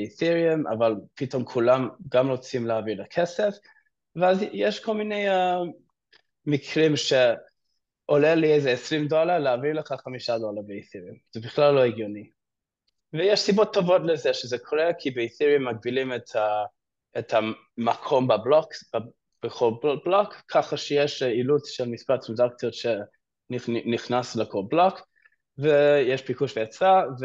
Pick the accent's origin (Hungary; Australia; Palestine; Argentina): Australia; moved away as an adult; now in Israel; אני עליתי לפני 6 שנים מאוסטרליה, תואר בסטטיסטיקה משם